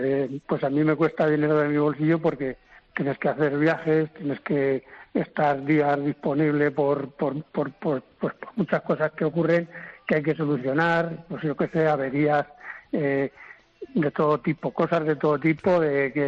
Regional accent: Peralejos de las Truchas, Castilla-La Mancha, Spain; yo nací en Peralejos de las Truchas, entonces yo estoy muy orgulloso de ser de Alejos de las Truchas, me encanta mi pueblo.

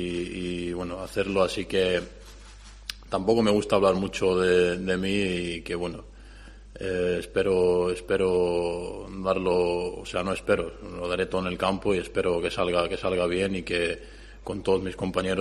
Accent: Belgrade, Serbia; Spanish is a second language; now in Spain; estaba en Belgrado, en mi país, en Serbia, estaba entrenando allí dos veces al día

